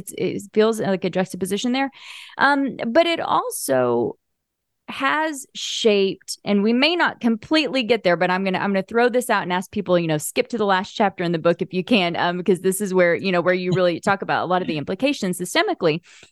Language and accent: English; the South, United States; I'm in my 40s and I was raised in the Bible Belt, buckle of the Bible Belt.